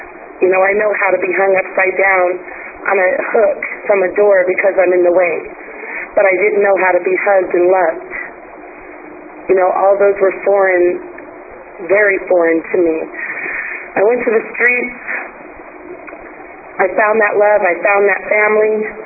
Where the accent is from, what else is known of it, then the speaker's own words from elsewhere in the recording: Compton, California, United States; I'll start out, I was raised in Compton, California. I was raised by bikers my entire life.